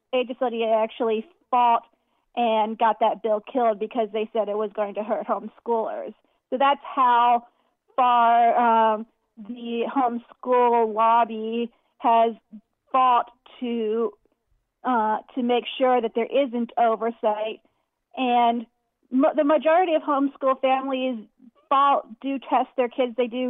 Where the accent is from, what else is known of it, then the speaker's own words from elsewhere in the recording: Bradenton, Florida, United States; It's actually in my hometown here in Bradenton, Florida, where I'm from.